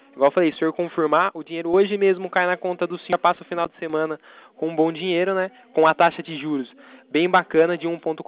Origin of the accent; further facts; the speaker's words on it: São Paulo, Brazil; Eu sou daqui do interior de São Paulo